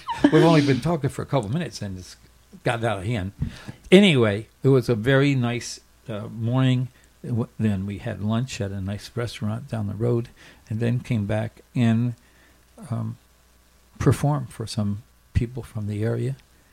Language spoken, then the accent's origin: English; Baltimore, Maryland, United States; Well, I'm from Baltimore, so I pronounce things just the way we did when I was a kid.